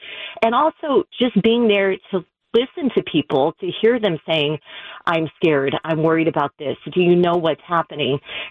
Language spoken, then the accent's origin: English; Florida, United States; but it destroyed my hometown in Southwest Florida a couple of years ago.